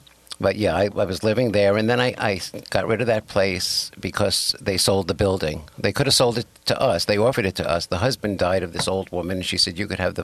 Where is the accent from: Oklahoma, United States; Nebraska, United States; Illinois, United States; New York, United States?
New York, United States; Westbury; also born or lived in Manhattan; I grew up on 36 in Lexington. So when I was a little kid, I grew up in Westbury.